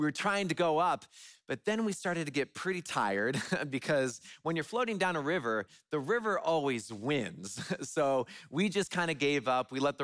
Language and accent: English; West Coast, United States; I remember when I was younger, I grew up on the West Coast.